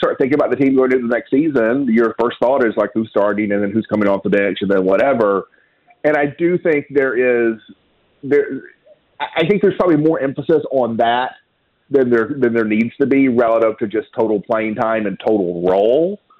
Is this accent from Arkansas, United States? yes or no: yes; Arkansas, United States; I consider myself a Southerner first and a Memphian second, right? I grew up in Arkansas, and I culturally, I consider myself very Southern.